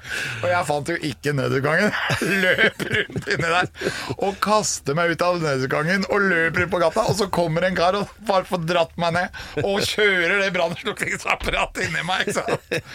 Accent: Oslo, Norway; Og det er jo der jeg er fra.

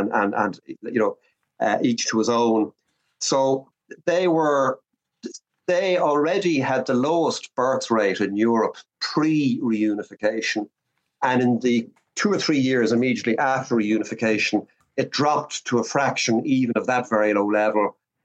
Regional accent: Connacht, Ireland; I was raised in County Mayo, and Mayo would be behind the line in economic terms in Ireland

